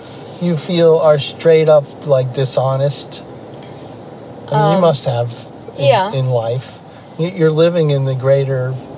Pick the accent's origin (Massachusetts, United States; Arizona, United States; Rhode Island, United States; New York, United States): New York, United States; I'm from New York, you know, the New York area.